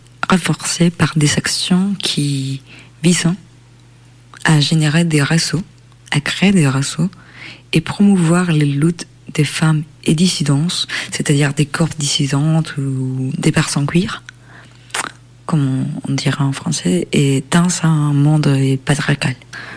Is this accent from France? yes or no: no; Chile; au Chili, mon pays d'origine.